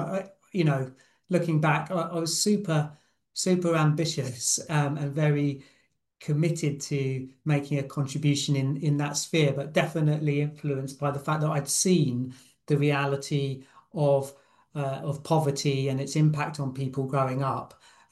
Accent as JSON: {"language": "English", "country": "Rwanda", "tie": "born or raised there", "said": "I was raised in Central Africa in a small country called Rwanda, right on the equator, where you could fry an egg on the corrugated iron roofs of our house."}